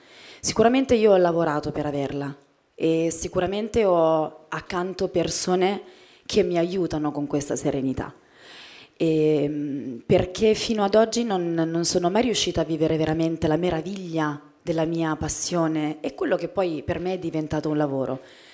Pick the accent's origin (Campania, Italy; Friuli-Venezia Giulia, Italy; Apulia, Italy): Apulia, Italy; E poi il poter omaggiare il mio Salento per me è una cosa importante.